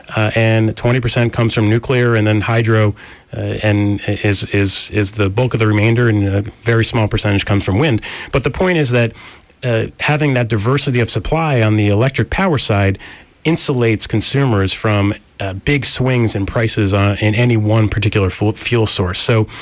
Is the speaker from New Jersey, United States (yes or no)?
yes; New Jersey, United States; You know, I'm from Jersey, so I have to get in the New Jersey Turnpike at some point during the conversation.